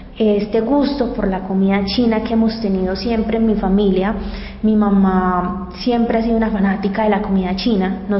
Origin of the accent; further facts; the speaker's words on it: Antioquia, Colombia; pero mamá, por Dios, nosotros somos paisas